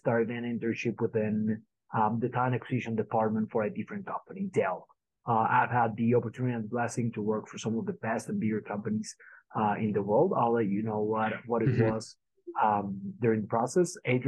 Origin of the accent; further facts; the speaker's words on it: Mexico; also born or lived in Brazil; I'm from Mexico. I moved to Brazil for that year for work, and then I came back.